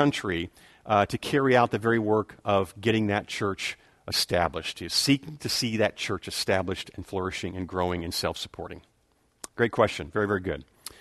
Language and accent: English; Louisiana, United States; Although I was born in South Louisiana, I am a Cajun.